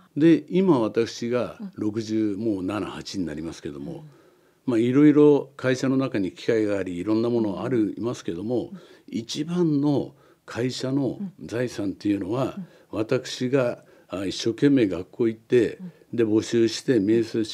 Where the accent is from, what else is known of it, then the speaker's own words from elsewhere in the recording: Gunma, Japan; はい、群馬で生まれまして、群馬で育ちまして